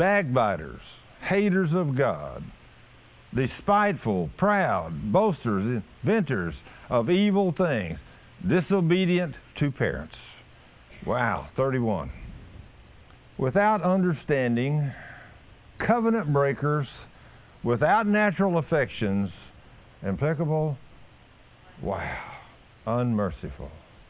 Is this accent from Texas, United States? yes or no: yes; Texas, United States; Because we know, since we're from Texas, we know that a day or two it's going to be okay, right?